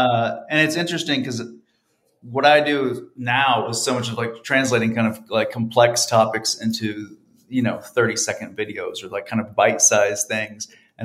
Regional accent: Johnson City, Tennessee, United States; also born or lived in Hendersonville, North Carolina / Gwinnett County, Georgia; I grew up in Johnson City, Tennessee, and in Hendersonville, which is a Hendersonville, North Carolina, which is a suburb of Asheville.

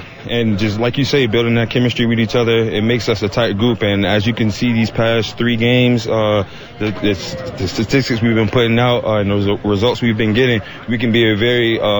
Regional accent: Florida, United States; We're both from the South Florida area.

